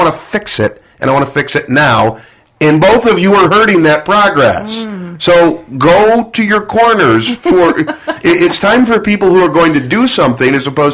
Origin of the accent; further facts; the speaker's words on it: Michigan, United States; I don't want to live outside of my home state. This is home for me, and I love the area of Lansing. I love the area of Ludington in the summer. Love the area of Frankenmuth. My favorite places in the world are all in Michigan.